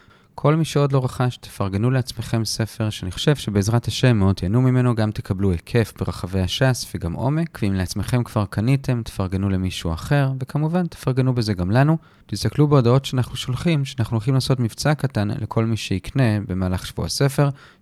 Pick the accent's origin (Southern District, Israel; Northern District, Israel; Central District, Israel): Central District, Israel; Ra'anana; אני גדלתי בילדותי ברעננה, ממזרח יש לנו את כפר סבא, וממערב את הרצליה